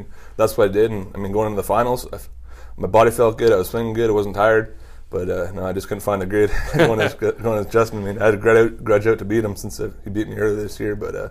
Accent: Canada; it makes me sound so bad as a Canadian

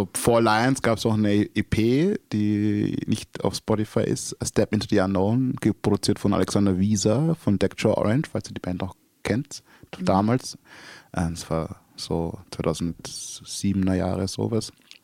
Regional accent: Salzburg, Austria; now in Vienna, Austria; ich komme aus der Stadt Salzburg, da bist du in Wien und denkst so, Alter, was geht

